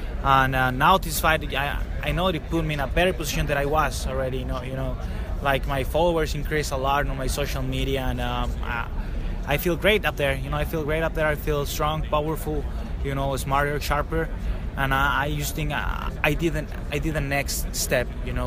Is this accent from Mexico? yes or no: yes; Mexico; English is a second language; the past 2 years has been crazy in Mexico, you know. Now more people knows me in my hometown.